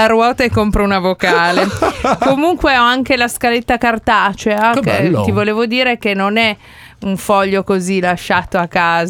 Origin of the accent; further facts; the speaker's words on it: Tuscan-Emilian Apennines, Italy; sono cresciuta come Heidi sull'Appennino tosco-emiliano